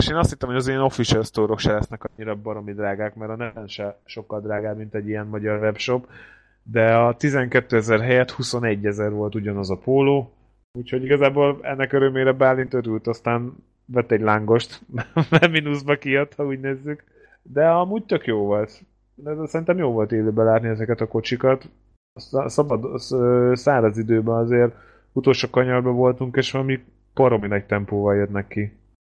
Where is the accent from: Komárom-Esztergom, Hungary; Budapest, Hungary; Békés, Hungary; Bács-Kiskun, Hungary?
Budapest, Hungary; Én tőzsdéves pesti vagyok